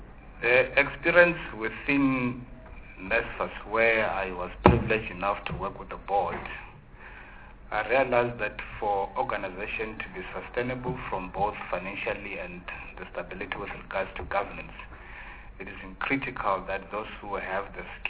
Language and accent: English; Venda, Limpopo, South Africa; I was born and raised in Venda. I did my primary school there and secondary school there. Then I moved to Johannesburg to pursue my tertiary education schooling at the then Wits-Technikon, which is now UJ.